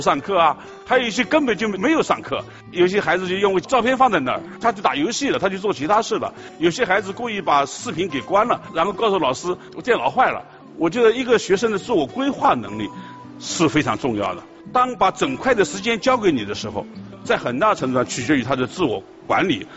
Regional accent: China; 大家都知道教育啊，一直是我们中国人心中的焦点

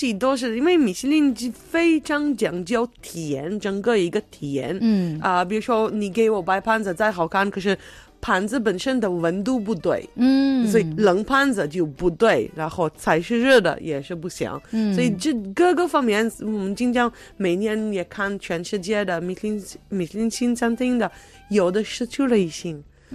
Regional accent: Israel; Chinese is a second language; 欢迎大家来收听，我是来自以色列的

